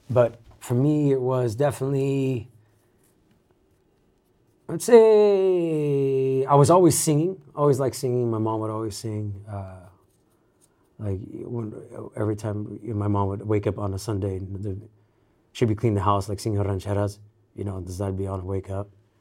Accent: California, United States; born there; mom was born in Mexico, my dad was born in Texas. I was born in Northern California

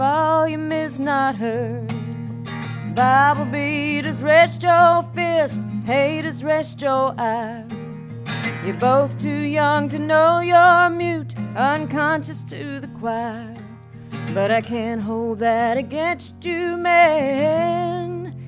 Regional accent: Alabama, United States; There's a song I wrote about growing up in Alabama with my baby sister. We used to drive to school every day with our mama in the car and sing three-part harmony.

